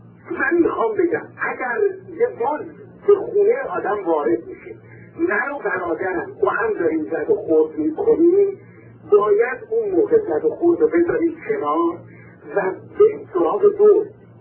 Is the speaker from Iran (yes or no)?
yes; Tehran, Tehran Province, Iran; من از تهران اومدم و گرفتم هم از تحصیلات مهندسم